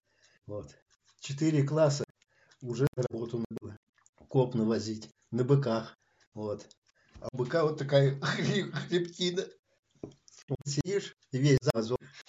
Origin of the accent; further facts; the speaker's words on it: Bayrak, Kemerovo Oblast, Russia; born there; Это Ленинско-Кузнецкий район, деревня Байрак.